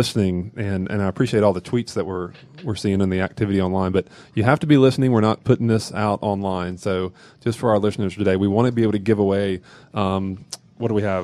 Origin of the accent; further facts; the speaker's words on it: South Carolina, United States; I'm from South Carolina. I can say it that way.